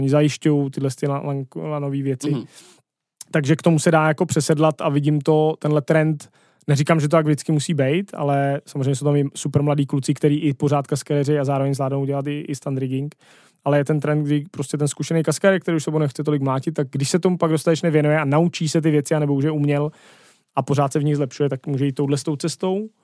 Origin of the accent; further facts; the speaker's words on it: Bohemia, Czechia; Já vidím kolem sebe u nás v Čechách jako teď lidi